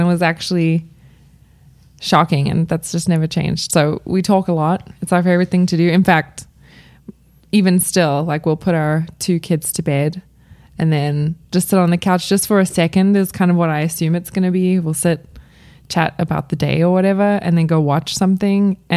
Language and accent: English; South Africa; now in United States; So Sam and I grew up in South Africa, both of us, not together, but we each grew up there and then met here in the States